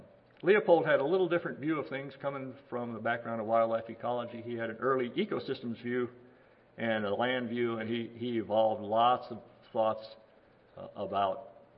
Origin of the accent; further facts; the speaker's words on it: Iowa, United States; I grew up in Iowa, spent time in Oregon